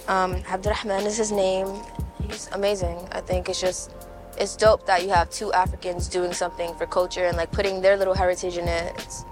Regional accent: New York, United States; born there; I was born in New York.

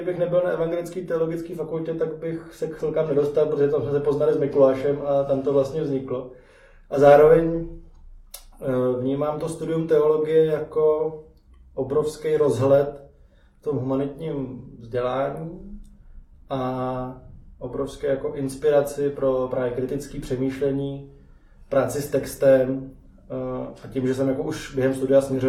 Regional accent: Prague, Czechia; No tak jsem z Prahy a když jsem tak nějak dospíval, tak jsem začal být aktivní v církvi evangelický.

